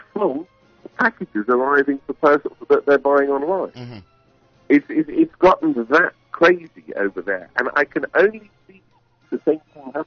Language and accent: English; United Kingdom; moved away as an adult; As you can probably tell, my accent isn't a local one.